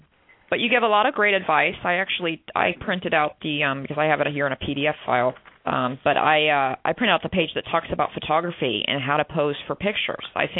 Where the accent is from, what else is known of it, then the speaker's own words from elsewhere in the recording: St. Petersburg, Florida, United States; I'm from Florida. That's right. Yes, I'm from St. Petersburg, Florida, and I'm a natural redhead